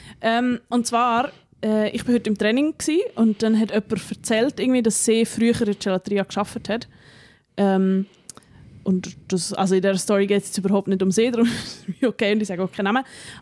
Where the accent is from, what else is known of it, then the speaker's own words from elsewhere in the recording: Bern, Switzerland; wir sind ja aus Bern